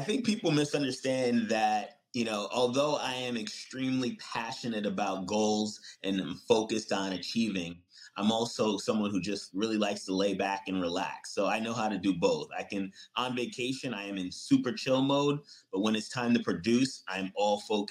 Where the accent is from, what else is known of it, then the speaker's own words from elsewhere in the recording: New York, United States; now in South Florida, United States; I'm originally from New York, so I love a big New York slice of pizza. Can't compare. I live in South Florida right now, and the pizza is nowhere near as good as New York.